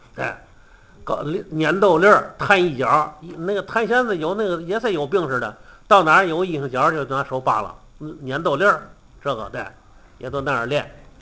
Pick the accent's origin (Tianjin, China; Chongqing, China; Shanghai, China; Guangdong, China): Tianjin, China; Jinghai; 我老家静海县老家静海县，在老家农村的时候呢，没有这个京东大鼓。